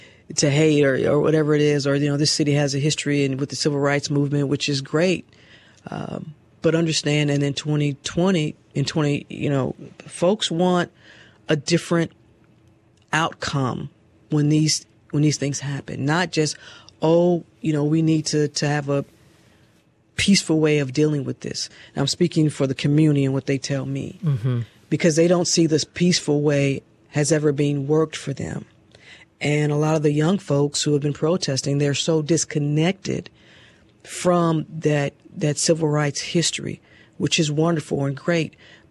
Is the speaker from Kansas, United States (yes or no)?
no; St. Louis, Missouri, United States; I'm not from Atlanta, I'm from St. Louis.